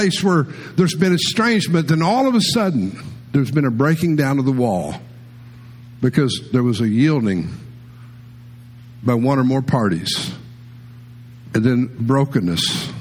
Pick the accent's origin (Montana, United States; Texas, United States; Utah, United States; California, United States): Texas, United States; but I grew up in West Texas. I mean, I've been around places when they burned dead animals.